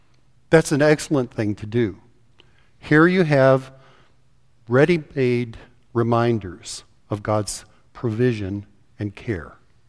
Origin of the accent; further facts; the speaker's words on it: Colorado, United States; or even where I grew up in Colorado, old orchards are bounded by rock walls.